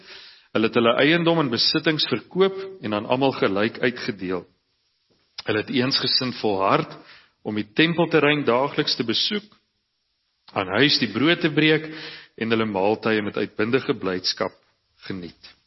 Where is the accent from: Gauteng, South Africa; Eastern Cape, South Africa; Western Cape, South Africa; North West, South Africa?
Eastern Cape, South Africa; Cradock; ek kom uit Kraddock uit.